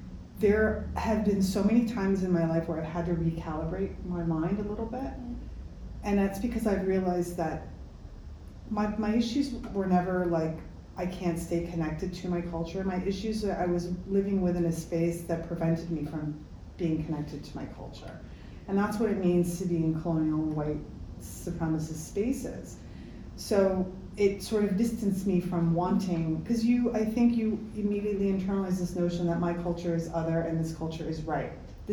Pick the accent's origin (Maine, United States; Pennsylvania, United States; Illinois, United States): Illinois, United States; Chicago; You know, so I'm second generation. Mm-hmm. I was born and raised in Chicago, so my kids are third generation and half fourth generation because my husband's third generation.